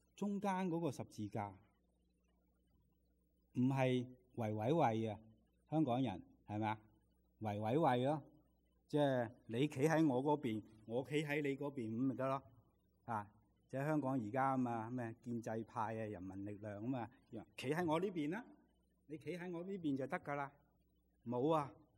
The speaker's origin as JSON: {"language": "Chinese", "country": "China", "said": "忍耐对我们中国人来说是一个死忍的"}